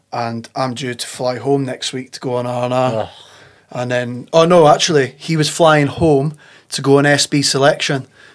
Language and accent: English; Dumfries, Scotland, United Kingdom; born there; It started in the southwest Scotland. I was born in Dumfries.